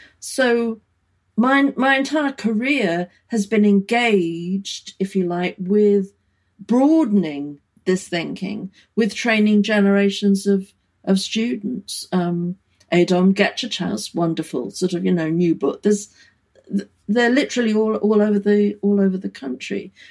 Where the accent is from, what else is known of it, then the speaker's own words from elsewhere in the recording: United Kingdom; growing up in Britain, that had never happened